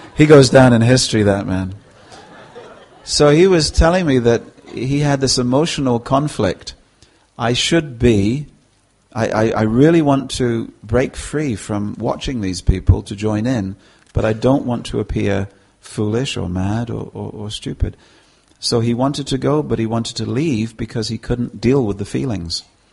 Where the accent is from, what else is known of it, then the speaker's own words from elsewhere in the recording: United Kingdom; I can't go and join them, which is what I want to do because I'm British and we don't do that sort of thing in the middle of the town square.